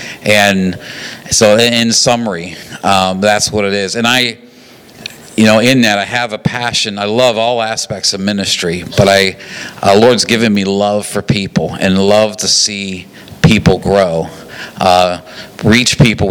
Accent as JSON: {"language": "English", "country": "Papua New Guinea", "tie": "born or raised there", "said": "Growing up in New Guinea and working in churches there"}